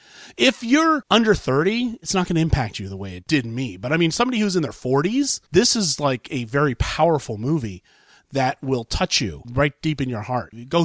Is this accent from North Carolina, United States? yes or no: no; Columbus, Ohio, United States; And in my hometown in Columbus, Ohio, it's expanding.